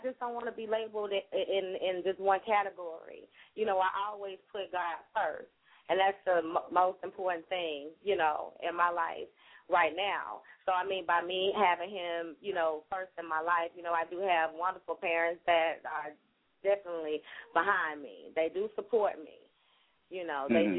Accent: Birmingham, Alabama, United States; Well, yes, I grew up in Birmingham, Alabama, in Green Acres, this west side.

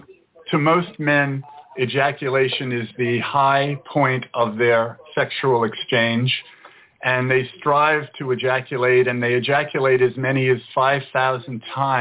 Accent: New York City, New York, United States; now in California, United States; Well, not exactly. I've been here for about 30 years, though. I'm originally from New York City.

